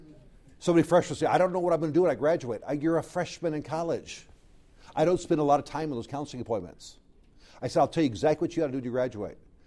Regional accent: California, United States; I grew up in Southern California.

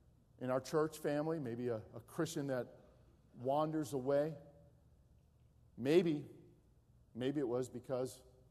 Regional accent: Chicago, Illinois, United States; She said, Chicago. I said, really? What part? And I said, that's where I'm from.

